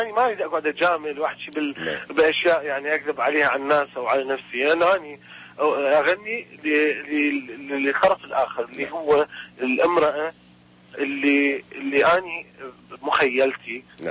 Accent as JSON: {"language": "Arabic", "country": "Iraq", "said": "إحنا عراقيين، أنا حقيقة أكو قومية عندنا بالعراق"}